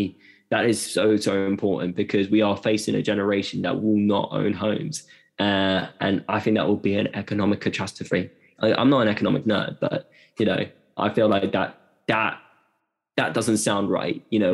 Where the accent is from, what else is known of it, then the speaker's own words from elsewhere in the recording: Eritrea; I'm from Eritrea. So Eritrea, which is in East Africa, just above Ethiopia.